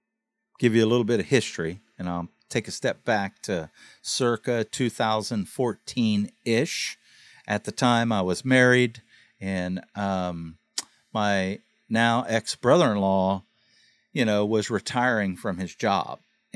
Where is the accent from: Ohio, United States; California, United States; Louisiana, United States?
Louisiana, United States; I'm from South Louisiana.